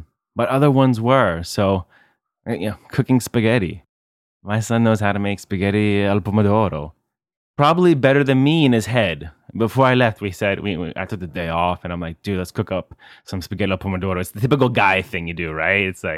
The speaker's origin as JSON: {"language": "English", "country": "United States", "moved": "yes", "said": "I know I'm from America, but I live here"}